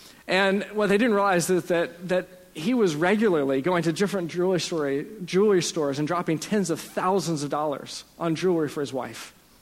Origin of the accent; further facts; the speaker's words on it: Dallas, Texas, United States; Where Carrie and I are from, I'm from Dallas, but our families are from Arkansas.